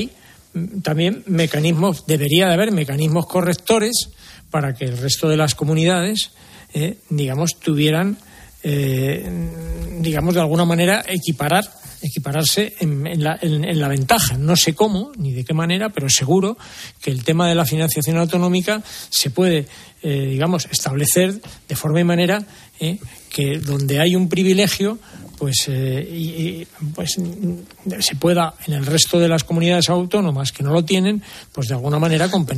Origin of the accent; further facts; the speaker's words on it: Madrid, Community of Madrid, Spain; coste que yo soy madrileño, por tanto siempre lo defenderé a muerte